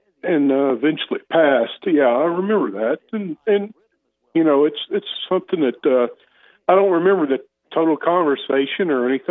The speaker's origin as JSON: {"language": "English", "town": "Little Rock", "region": "Arkansas", "country": "United States", "tie": "born or raised there", "said": "We lived near Little Rock Central when I was, age 2 to 5, something like that. And then we moved near Little Rock Parkview off of off of Barrow Road, and lived there for quite some time."}